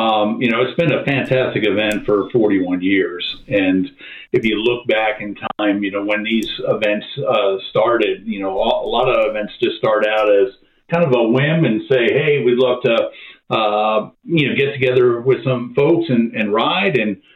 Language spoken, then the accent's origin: English; Florida, United States; also born or lived in New Jersey; I was born in New Jersey, only lasted there about 6 years. And thankfully, I don't have a Jersey accent. And my parents moved quickly down to Florida, where I grew up, went to high school, went to college at the University of Florida